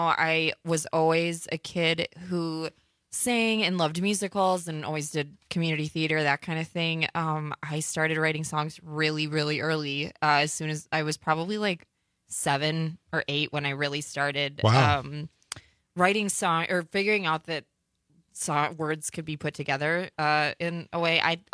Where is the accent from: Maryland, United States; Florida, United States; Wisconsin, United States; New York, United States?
Wisconsin, United States; DeForest; And I did, I grew up in DeForest. So I was in like the drama club there